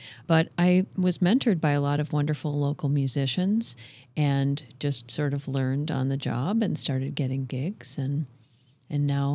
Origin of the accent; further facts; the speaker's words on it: St. Louis Park, Minnesota, United States; I'm from right here. I grew up in St. Louis Park and went to school locally.